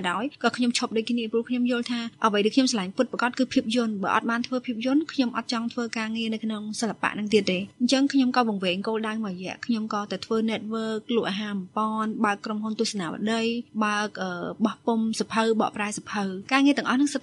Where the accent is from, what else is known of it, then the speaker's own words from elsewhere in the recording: Mekong Delta, Vietnam; moved away; ខ្ញុំជាកូនខ្មែរខ្ញុំត្រូវតែចេះភាសាខ្មែរដោយសារតែនៅកម្ពុជាក្រោមខ្ញុំរៀនភាសាខ្មែរតាមរយៈការរៀននៅក្នុងវត្ត